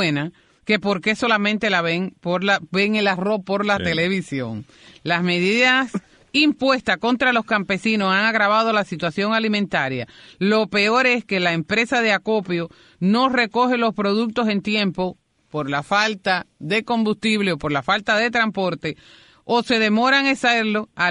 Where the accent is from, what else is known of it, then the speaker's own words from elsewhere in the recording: Río Blanco, Las Tunas, Cuba; born there; Soy de Oriente y de pura cepa. Bueno, y nací en Río Blanco, en la carretera de Puerto Padre.